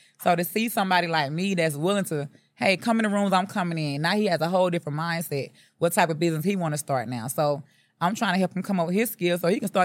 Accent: McRae, Georgia, United States; I'm from McRae, Georgia.

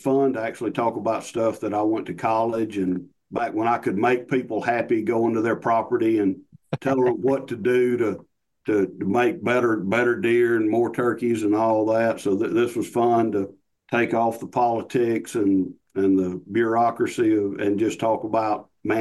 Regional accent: United States; Growing up in Choctaw County, when I was a kid, there wasn't any deer.

